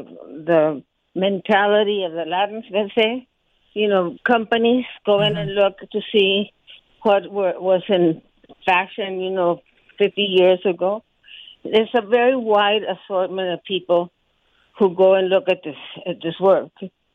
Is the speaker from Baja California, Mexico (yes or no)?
no; Sonora, Mexico; We always had a Mexican meal for lunch.